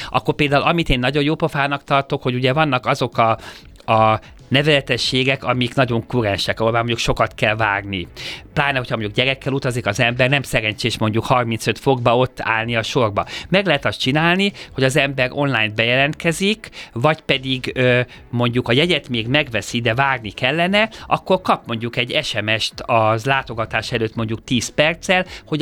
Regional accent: Hungary; amikor megtudták, hogy magyarok vagyunk

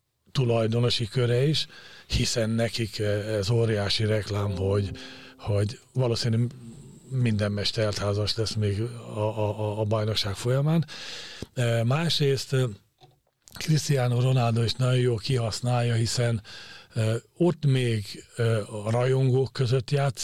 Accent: Szabolcs-Szatmár-Bereg, Hungary; born there; lévén szabolcsi születésű vagyok

